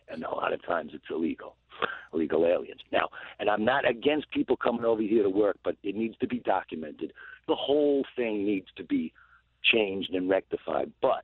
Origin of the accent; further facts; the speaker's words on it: New York, United States; You know what? I'm from New York originally.